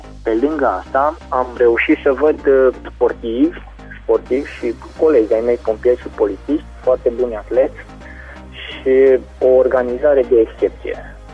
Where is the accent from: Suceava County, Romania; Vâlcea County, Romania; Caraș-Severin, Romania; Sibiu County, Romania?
Caraș-Severin, Romania; Caransebeș; sunt din Caransebeș